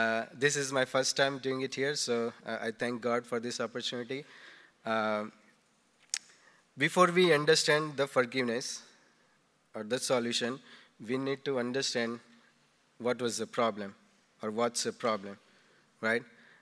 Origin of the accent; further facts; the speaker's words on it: India; I grew up back in India